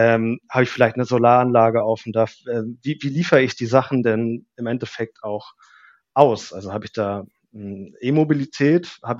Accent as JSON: {"language": "German", "region": "Northern Germany", "country": "Germany", "said": "wie ich sowohl Swahili als auch Englisch perfekt sprechen könnte als Norddeutscher."}